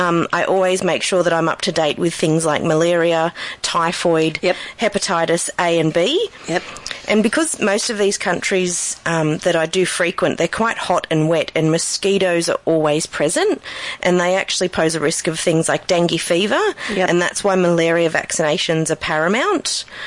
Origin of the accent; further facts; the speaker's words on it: Australia; there are some common vaccinations that we as Australian travellers may need when travelling overseas